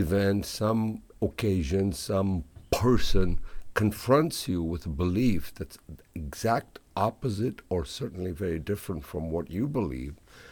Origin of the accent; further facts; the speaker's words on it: Uganda; I was a kid growing up in Uganda, 1960s.